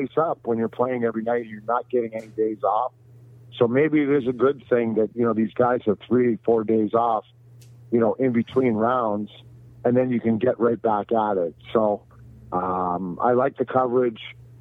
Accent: Hamilton, Ontario, Canada; It started in my hometown of Hamilton.

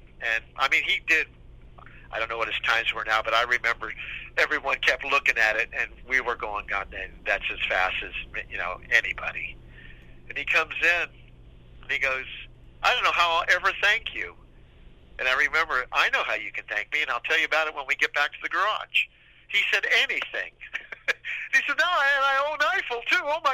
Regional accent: California, United States; And we're from Southern California. We used to go to Hollywood all the time.

